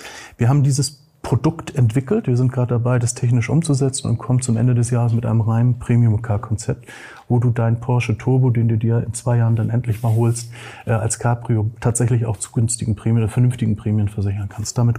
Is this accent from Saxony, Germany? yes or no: no; Hamburg, Germany; ich bin waschechter Hamburger